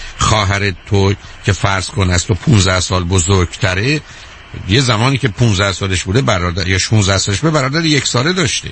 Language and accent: Persian; Iran; من و تو در ایران بزرگ شدیم، فارسی بلدی، ژاپنی یا روسی بلد نیستی